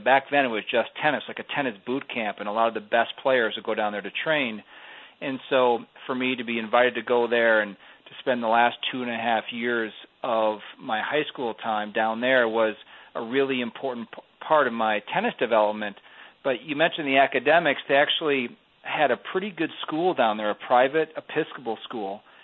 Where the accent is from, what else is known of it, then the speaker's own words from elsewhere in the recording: Minnesota, United States; I grew up here in the Twin Cities and went to mostly public schools.